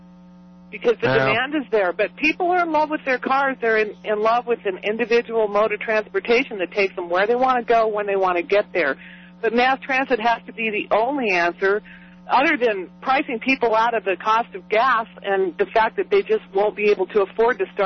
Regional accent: Phoenix, Arizona, United States; I grew up in Phoenix, but I did a lot of driving in L.A.

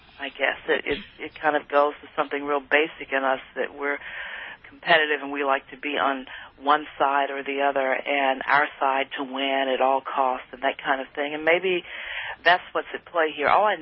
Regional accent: Little Rock, Arkansas, United States; Well, you know, I'm from Little Rock, Arkansas, home of the great Little Rock Central High desegregation crisis in 1957 and the Little Rock Nine.

